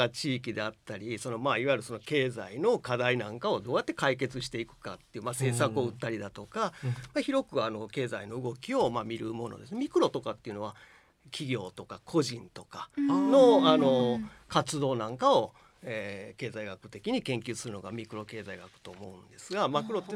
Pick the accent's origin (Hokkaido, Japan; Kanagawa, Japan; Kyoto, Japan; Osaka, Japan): Osaka, Japan; Ikeda; moved away as an adult; also born or lived in Tokyo; 高校まで池田で育ちまして、で大学で東京に、